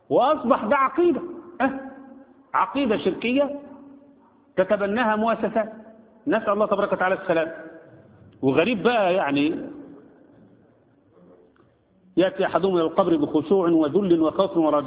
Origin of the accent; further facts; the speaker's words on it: Egypt; يعني احنا جايز الناس عندنا في مصر بدات تفوق شويه